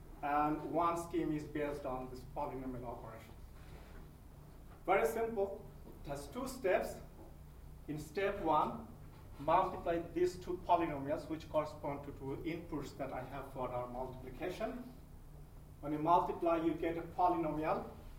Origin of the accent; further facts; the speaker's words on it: Canada; since I'm from Canada, so I will say Z.